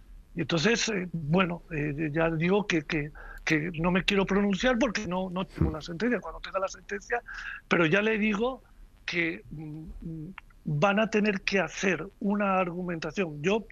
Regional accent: Valencian Community, Spain; en mi tierra la vicepresidenta del gobierno anterior

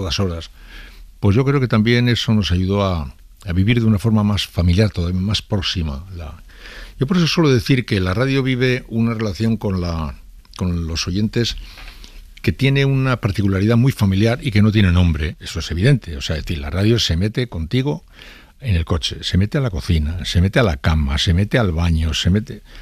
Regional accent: San Sebastián, Basque Country, Spain; como una pieza más del puzzle de nuestra condición de donostiarras

